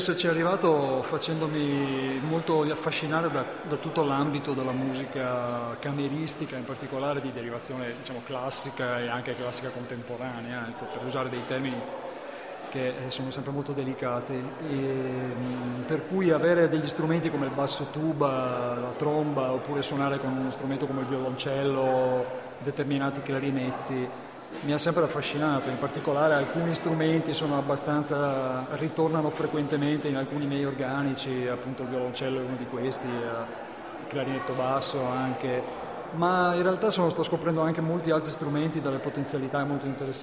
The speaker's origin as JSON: {"language": "Italian", "region": "Veneto", "country": "Italy", "said": "dalle mie parti, io sono veneto"}